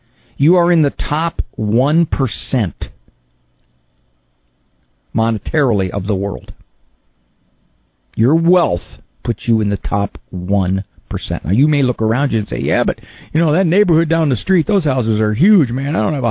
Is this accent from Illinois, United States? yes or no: yes; Chicago, Illinois, United States; accent: Chicago; I wish I could disguise my voice, but my Chicago accent is never going away.